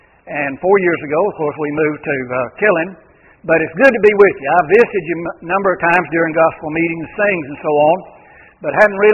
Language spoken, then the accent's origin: English; Bell, Florida, United States; I was raised in North Florida, big city of Belle, population of 100, and I live 2 miles out of town. So, a country boy.